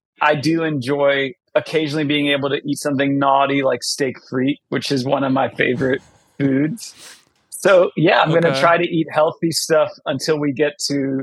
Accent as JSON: {"language": "English", "country": "United States", "tie": "born there", "said": "I was born in 83 in America. I'm the only person in my family who was born in America"}